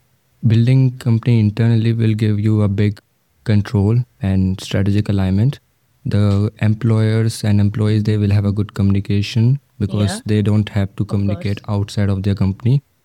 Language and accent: English; Delhi, India; I'm from Delhi.